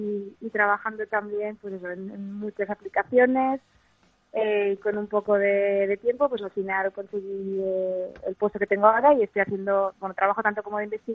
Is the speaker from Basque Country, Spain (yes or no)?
yes; Basque Country, Spain; Yo creo que son un poco como los vascos, sí, en el sentido de que quizás de primeras pues nos cuesta abrirnos